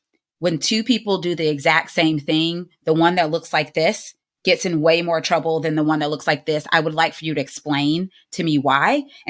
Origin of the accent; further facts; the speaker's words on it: DeKalb, Georgia, United States; now in Gwinnett County, United States; I lived in DeKalb. I grew up in DeKalb. I now live in Gwinnett.